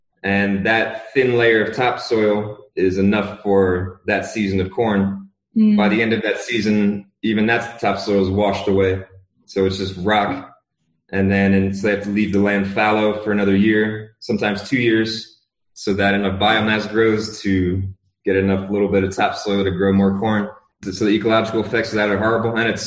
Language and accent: English; New Jersey, United States; moved away as an adult; now in Guatemala; So, hello … I'm from New Jersey, USA, but I live here in Guatemala the past 3 years.